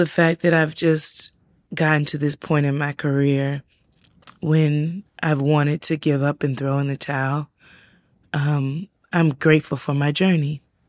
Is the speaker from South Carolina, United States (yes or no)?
yes; South Carolina, United States; also born or lived in Georgia; I mean, I live there now and I was born in Georgia and I grew up in South Carolina, so I get it.